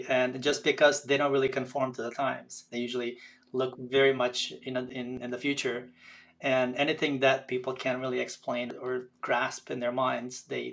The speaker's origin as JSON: {"language": "English", "country": "North Macedonia", "tie": "born or raised there", "second_language": "English", "moved": "as an adult", "said": "I was born and grew up in a small, tiny country in the south of Europe called Macedonia. I was there until the end of my high school years."}